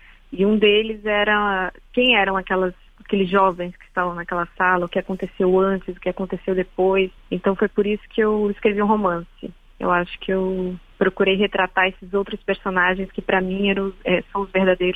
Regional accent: Piçarras, Santa Catarina, Brazil; eu me lembrava muito da minha infância, da minha adolescência em Pissarras, que é uma cidade pequena, de Santa Catarina

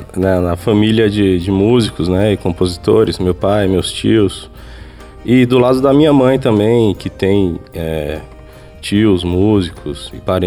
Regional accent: Brasília, Federal District, Brazil; Sim, sou de Brasília.

